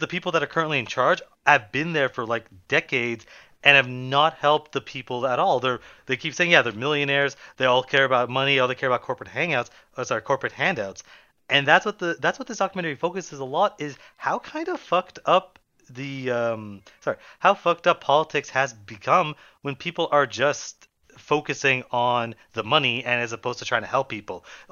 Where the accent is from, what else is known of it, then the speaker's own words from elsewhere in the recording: Canada; I'm a Canadian as well. We have no Americans on this podcast